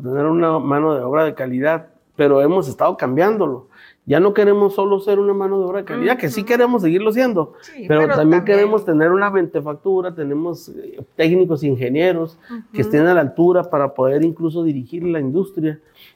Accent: Ciudad Juárez, Chihuahua, Mexico; Quienes somos de Juárez sabemos que el tema del transporte es una deuda histórica que se tiene.

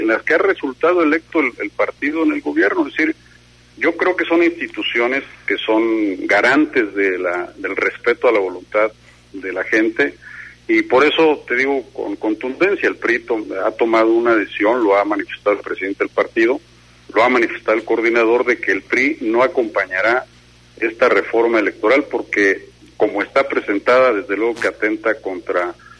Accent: Mexico; Todos somos mexicanos y al final de cuentas todos buscamos de nuestra trinchera el bien para nuestro país.

